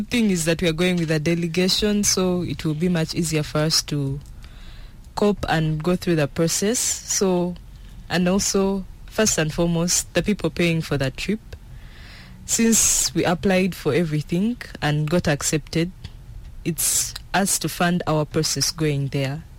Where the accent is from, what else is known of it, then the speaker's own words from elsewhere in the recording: Uganda; now in South Sudan; I grew up in Uganda. I was born in Uganda.